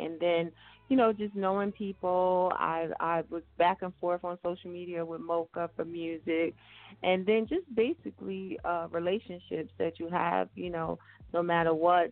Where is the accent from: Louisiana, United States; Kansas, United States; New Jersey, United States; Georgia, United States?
New Jersey, United States; Trenton; I'm from Trenton, New Jersey